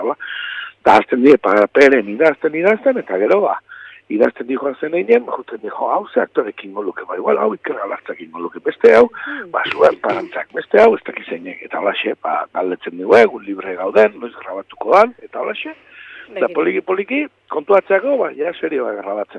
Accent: Tolosa, Basque Country, Spain; also born or lived in Amezketa; Ni naiz amezketarra. Da, amezketan jaioa, eta baino, umetan, nire gurasok hemen Tolosan lan egiten zuen, da, ona etorri ginen, eta gauztik, ba, hemen bizinez.

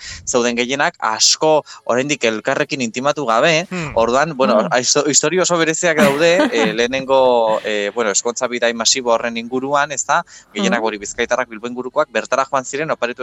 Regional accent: Basque Country, Spain; baina Gipuzkoarra naiz.

